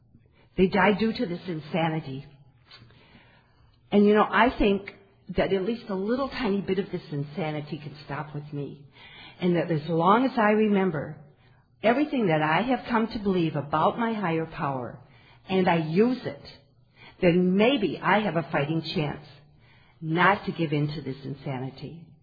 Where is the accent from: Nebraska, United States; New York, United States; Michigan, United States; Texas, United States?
Michigan, United States; also born or lived in Seattle; I was born in Seattle, and my parents who adopted me moved to Michigan when I was a baby.